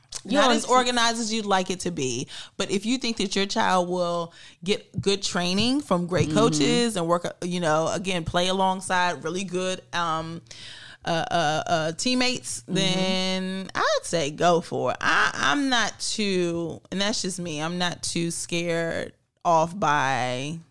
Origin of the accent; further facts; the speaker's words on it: Bowie, Maryland, United States; So for me, again, I grew up in Bowie, and this is not Bowie of the times now. This was literally, again, us being the only black family, and I talked like a white girl.